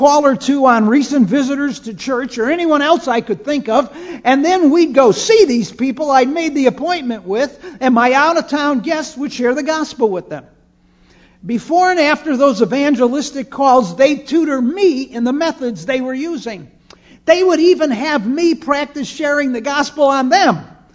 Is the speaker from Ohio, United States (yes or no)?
no; Chicago, Illinois, United States; my bride Noni and I moved to my hometown, Chicago, for me to begin seminary